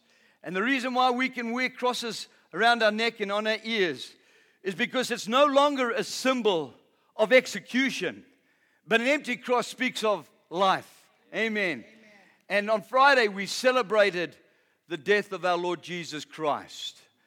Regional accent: Bulawayo, Zimbabwe; Okay, I'm from Richmond. You know Richmond? On the Falls Road. I used to go to Northleigh High School.

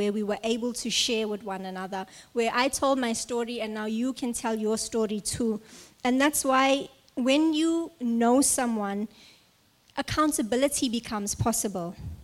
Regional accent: South Africa; now in Australia; I'm from South Africa.

